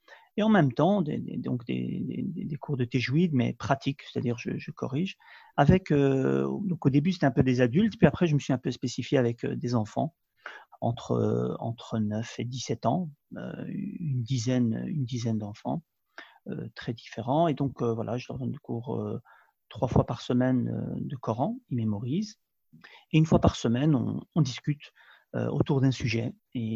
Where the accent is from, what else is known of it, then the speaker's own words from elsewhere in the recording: Brussels, Belgium; moved away as an adult; also born or lived in Saudi Arabia; now in United Kingdom; né en Belgique, d'une famille de 5 garçons. Donc j'ai grandi à Bruxelles jusqu'à l'âge de 21 ans, 22 ans. Et puis j'ai quitté la Belgique pour l'Arabie